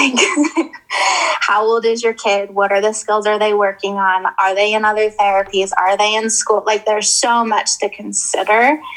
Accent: Colorado, United States; And so once we moved back to Colorado, I grew up in Colorado. And so we're at home. And my family's here

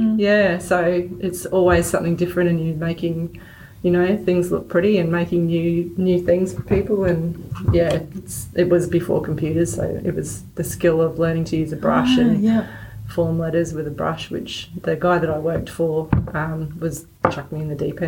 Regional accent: Victoria, Australia; my brother's back where we grew up in Victoria.

